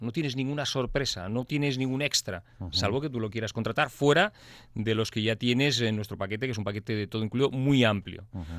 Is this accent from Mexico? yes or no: no; Spain; Somos españoles.